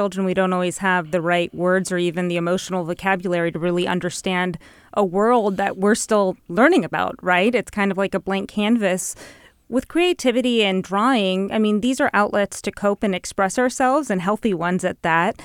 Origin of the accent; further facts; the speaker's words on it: Los Angeles, California, United States; I'm from Los Angeles. I went to LAUSD. I'm from Northeast LA.